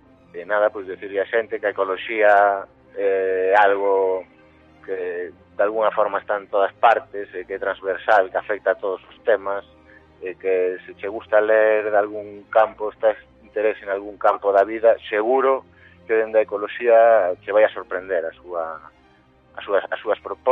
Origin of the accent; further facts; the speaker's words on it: A Coruña, Galicia, Spain; Galician is a second language; Eu, de feito, pois son da Coruña e, por desgracia social ou polo que sexa, pois me custa un pouquiño falar de galego